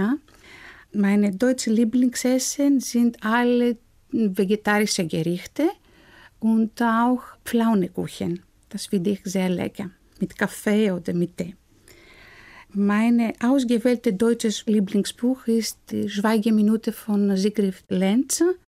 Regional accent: Athens, Attica, Greece; Ich komme aus Athen, aus Griechenland. Ich bin 1972 geboren.

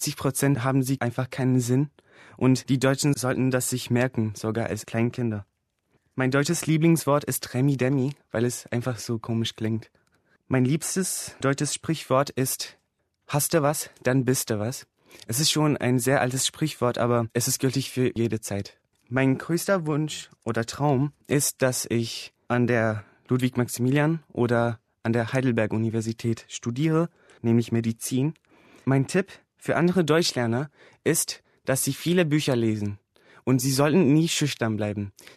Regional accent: Istanbul, Turkey; German is a second language; Ich komme aus Istanbul, Türkei und bin im Jahre 1997 geboren. Ich lerne Deutsch, weil ich in Deutschland studieren und arbeiten will.

